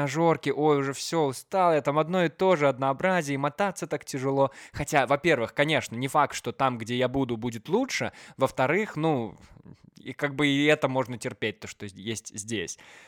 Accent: Belarus; мы, белорусы, капец испорчены

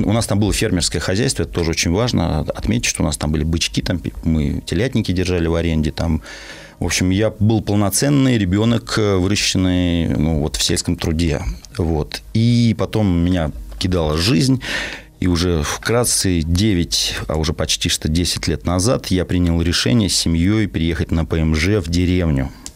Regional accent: Moscow, Russia; born there; Я родился в Москве, в 86-м году родители купили дачу в Смоленской области.

